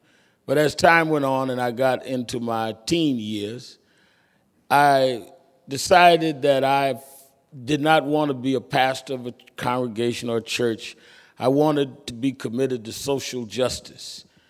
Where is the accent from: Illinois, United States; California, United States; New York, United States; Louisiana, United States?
New York, United States; Brooklyn; I was born and raised in Brooklyn and started preaching very young.